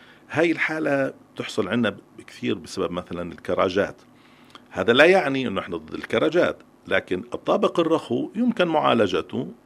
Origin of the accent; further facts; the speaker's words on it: West Bank, Palestine; كونه نحن الضفة الغربية عندنا في فلسطين والعديد من المناطق الفلسطينية بشكل عام هي مناطق جبلية